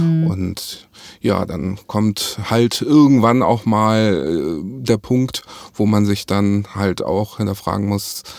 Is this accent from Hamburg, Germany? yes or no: yes; Hamburg, Germany; ich bin 44 Jahre alt, bin Hamburger Jung